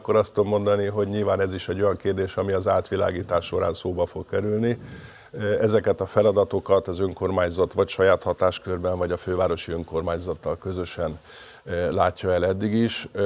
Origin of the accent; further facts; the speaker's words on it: Budapest, Hungary; Én itt születtem, itt élek, és 30 éve önökért dolgozom.